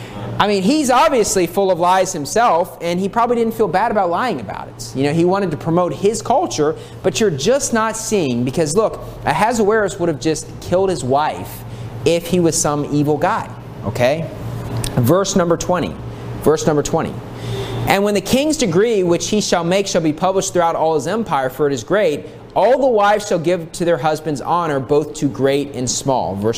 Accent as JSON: {"language": "English", "country": "United States", "said": "Yes, I'm from America. That's, you grow up speaking English. We're Americans. We speak English."}